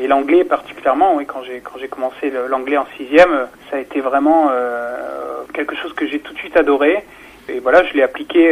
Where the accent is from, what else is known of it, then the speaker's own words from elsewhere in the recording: Thionville, Grand Est, France; le conservatoire donc en Lorraine, parce que je suis originaire de Lorraine, de Thionville.